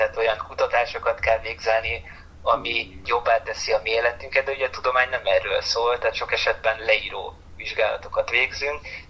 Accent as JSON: {"language": "Hungarian", "town": "Veszprém", "region": "Veszprém County", "country": "Hungary", "said": "Én egyébként veszprémi vagyok, úgyhogy azért viszonylag közelebb áll a szívemhez a Balatonfelvidék"}